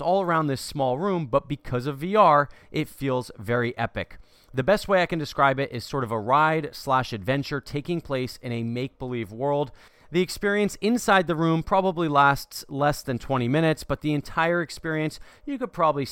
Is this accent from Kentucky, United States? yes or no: no; New Jersey, United States; Garden State, yes, my home state